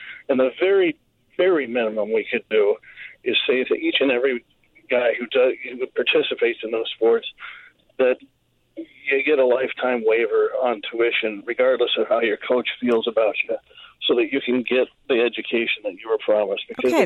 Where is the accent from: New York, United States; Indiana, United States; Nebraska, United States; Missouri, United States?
Nebraska, United States; now in St. Paul, United States; I grew up in Nebraska with two college professors as parents